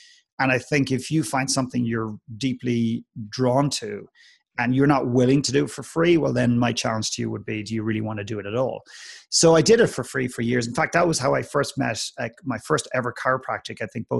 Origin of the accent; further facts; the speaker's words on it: Ireland; accent: Irish; I don't have a very strong Irish accent. So I grew up in Ireland and I found myself living in Edmonton for just less than a year.